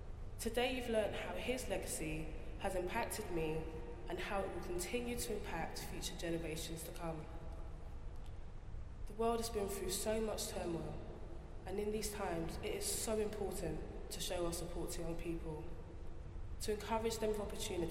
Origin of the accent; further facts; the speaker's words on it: London, United Kingdom; I grew up in East London and had never been camping before.